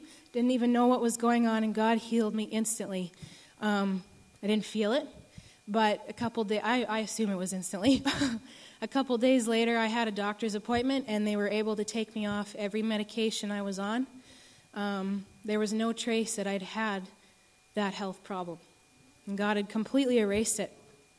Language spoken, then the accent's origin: English; Canada; I'm from Canada.